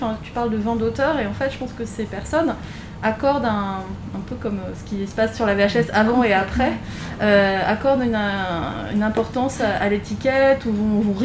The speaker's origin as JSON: {"language": "French", "town": "Paris", "region": "Île-de-France", "country": "France", "said": "Moi, je suis parisienne"}